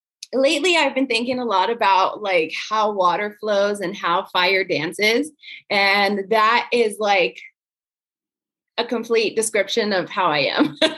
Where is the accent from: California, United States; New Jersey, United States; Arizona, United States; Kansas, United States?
California, United States; moved away; also born or lived in Hawaii / Seattle; I was raised in California, and then I moved to Hawaii for about 15 years. And now I'm in New Mexico. I spent some time in Seattle, so I'm kind of like all over the place.